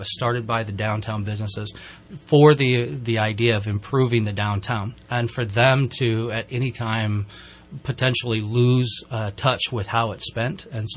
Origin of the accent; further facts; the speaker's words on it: Palo Cedro, California, United States; Well, I grew up here. I grew up out in Palo Cedro. So I've been here 50-plus years.